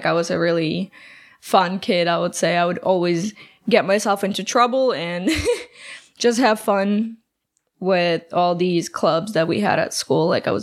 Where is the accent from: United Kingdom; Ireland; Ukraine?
Ukraine; now in United States; growing up in Ukraine